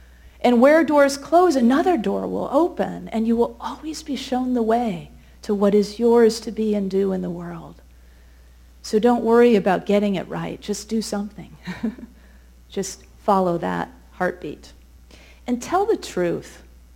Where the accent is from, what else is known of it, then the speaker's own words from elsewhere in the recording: Chicago, Illinois, United States; she did all kinds of amazing things in my hometown of Chicago.